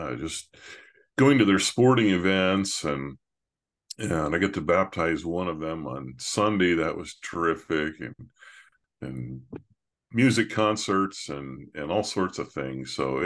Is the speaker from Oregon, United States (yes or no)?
no; Morton, Illinois, United States; I grew up in Morton, just east of Peoria.